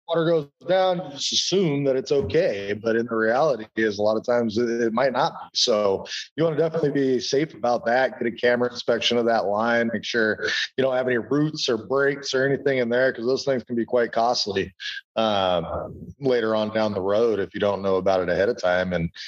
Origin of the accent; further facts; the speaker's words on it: Hawaii, United States; I was from Hawaii, right?